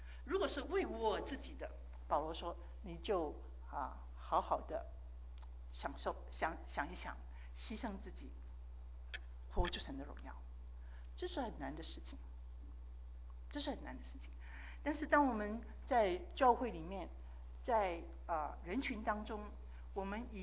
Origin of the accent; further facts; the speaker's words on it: Guangdong, China; 我是广东人，很多时候呢，我就发觉一件事情